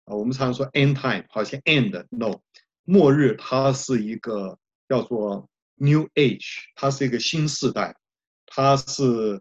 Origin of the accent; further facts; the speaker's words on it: Keelung, Taiwan; 我小的时候住在基隆暖暖啊，我家就住在基隆河边